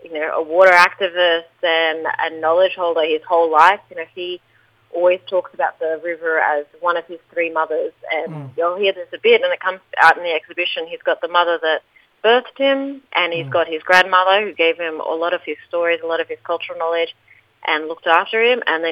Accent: Tweed Heads, New South Wales, Australia; I'm from Tweed Heads, so it's my Minjibul, and then I'm also Nyi Vanuatu, so I'm very firmly salt water.

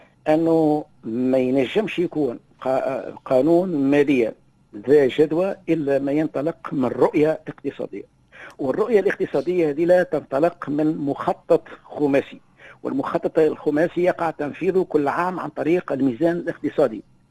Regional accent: Tunisia; احنا اللي يهمنا اكثر شيء كتونسيين كمواطنين يهمنا الأسعار

